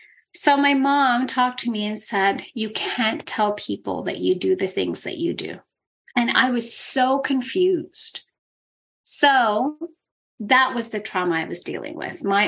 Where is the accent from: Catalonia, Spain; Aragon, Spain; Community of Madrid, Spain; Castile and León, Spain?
Castile and León, Spain; Ávila; where I grew up in Avila, it was very normal for us to play with candles, for us to do herbs, for us to pray to the moon